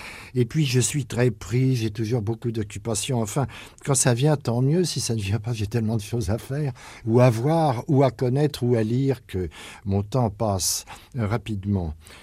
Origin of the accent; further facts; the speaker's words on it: Paris, Île-de-France, France; also born or lived in Chambéry; Mais non, je suis parisien, mais j'ai eu la chance de connaître très tôt la montagne.